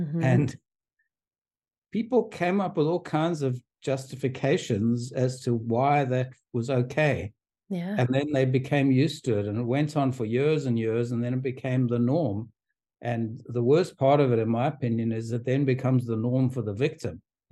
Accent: South Africa; because I grew up in South Africa, and at that time there was institutionalized racism

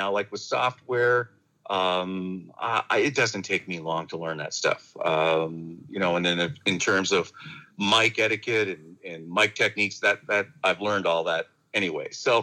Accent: Woodstock, Ontario, Canada; because I grew up here in Woodstock, and I've always listened to local radio, you know, whether it was CJ or, you know, the stations in the U.S.

